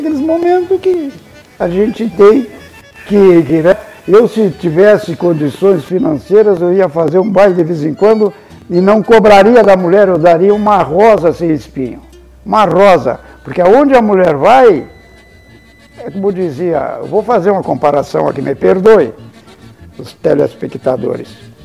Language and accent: Portuguese; Rio Grande do Sul, Brazil; Eu fui criado na Estância Recreio, no Pacaraí, guri.